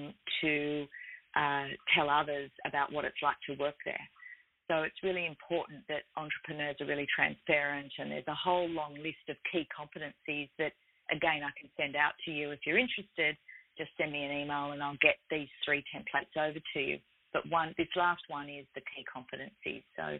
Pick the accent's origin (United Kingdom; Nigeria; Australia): Australia; yes, I'm Australian. I'm based in Sydney, but I like to think that I work globally.